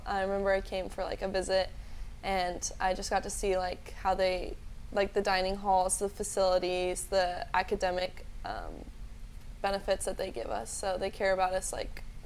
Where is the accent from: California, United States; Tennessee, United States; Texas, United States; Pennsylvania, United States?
Texas, United States; I'm from Texas